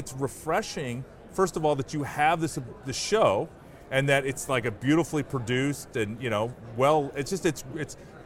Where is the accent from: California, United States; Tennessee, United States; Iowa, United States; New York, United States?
Iowa, United States; You, in my home state of Iowa, where he turned blue counties red because he spoke to working America.